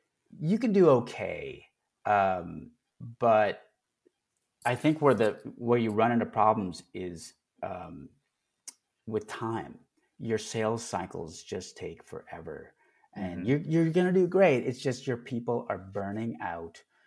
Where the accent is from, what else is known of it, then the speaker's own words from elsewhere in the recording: Dallas, Texas, United States; And yeah, I'm from Dallas, born and raised.